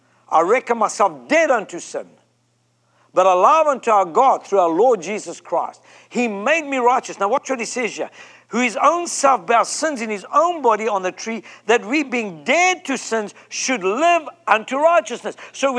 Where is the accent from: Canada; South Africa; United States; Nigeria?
South Africa; I'm from South Africa. I can get away with that language.